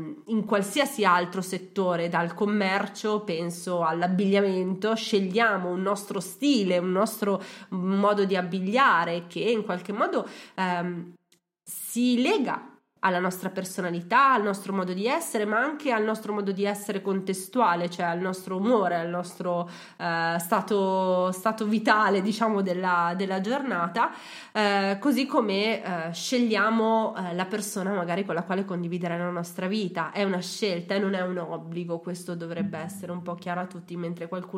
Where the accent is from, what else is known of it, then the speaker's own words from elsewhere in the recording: Milan, Lombardy, Italy; moved away; io sono una milanese emigrata in Umbria, e ho scelto dall'oggi al domani di venire